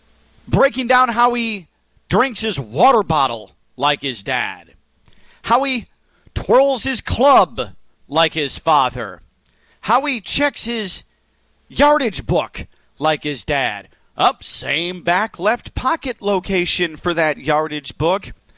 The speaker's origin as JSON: {"language": "English", "town": "Chicago", "region": "Illinois", "country": "United States", "tie": "born or raised there", "said": "And me, growing up in the Chicago area, being a diehard Michael Jordan fan through and through"}